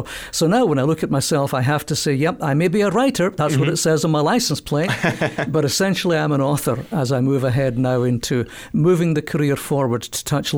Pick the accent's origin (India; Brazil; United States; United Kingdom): United Kingdom; England; now in Canada; as folk will pick up from the accent, I'm not from these parts. So hail from the UK, and I like to tell people I'm Scottish by race, I'm English by birth, and I'm Canadian by choice.